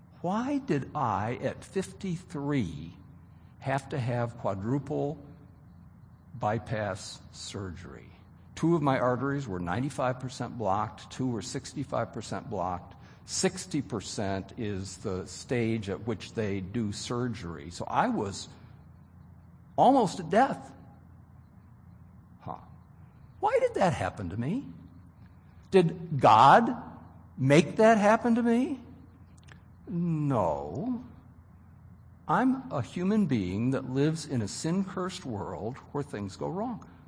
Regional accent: Wheaton, Illinois, United States; a family that lived up near my hometown in Wheaton, Illinois

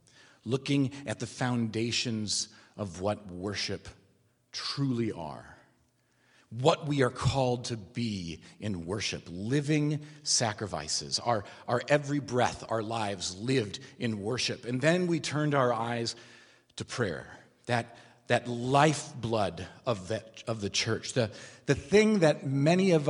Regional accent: Illinois, United States; she's from Chicago, I'm from Central Illinois

